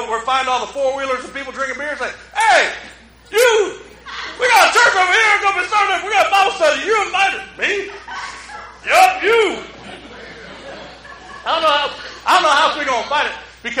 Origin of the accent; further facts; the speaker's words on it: Detroit, Michigan, United States; I had never plowed. I'm from Detroit.